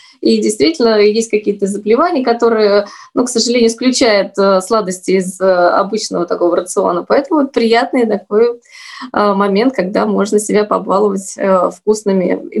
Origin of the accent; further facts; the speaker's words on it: Voskresensk, Moscow Oblast, Russia; born there; я родилась не в Коломне, в соседнем городе Воскресенске, и отучившись здесь в Коломне в институте